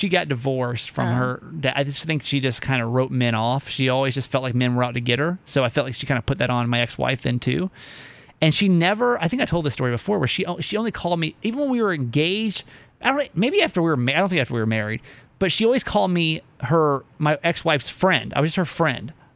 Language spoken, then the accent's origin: English; Philippines; Hey, I'm as Filipino as they come, baby.